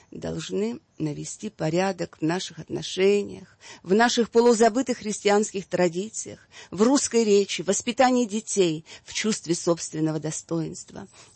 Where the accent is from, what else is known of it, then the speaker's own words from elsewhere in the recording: Urals, Russia; born there; Я и родилась на Урале, в ссылке обеих моих бабушек, там, где была русская царская Голгофа.